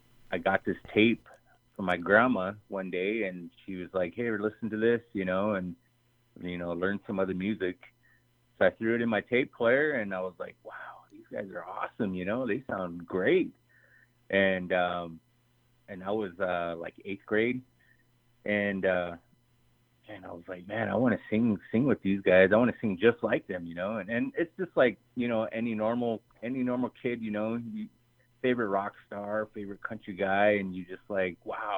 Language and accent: English; Wyoming, United States; also born or lived in Rapid City; I was born in Rapid City, South Dakota, but we moved there to Wyoming when I was just a youngster, and went to school at Wyoming Indian, and then transferred over to St. Stephen's